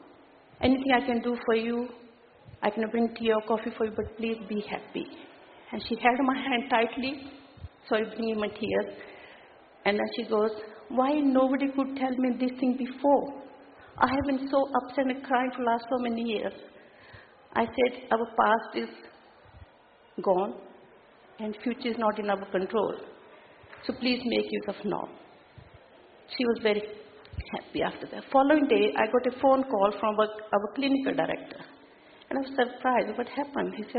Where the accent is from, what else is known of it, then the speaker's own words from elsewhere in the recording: New Zealand; I'm from New Zealand. Professionally, I'm a nurse.